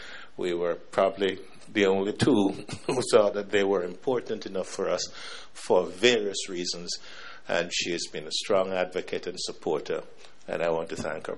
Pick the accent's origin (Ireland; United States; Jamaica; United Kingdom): Jamaica; And I'm from the Caribbean. I'm from Jamaica.